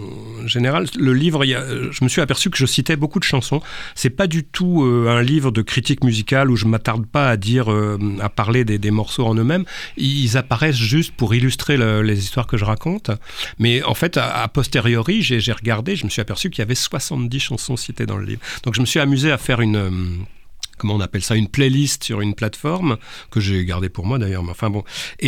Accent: Créteil, Île-de-France, France; je parle de mon enfance à Créteil

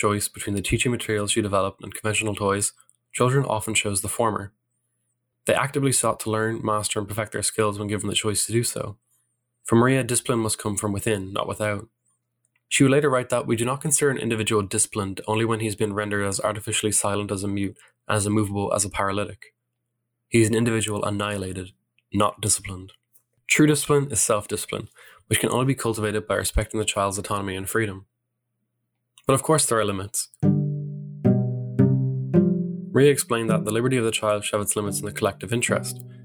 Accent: Ireland; from countries like Germany, Australia, India, the US, parts of Africa, and my home country, Ireland.

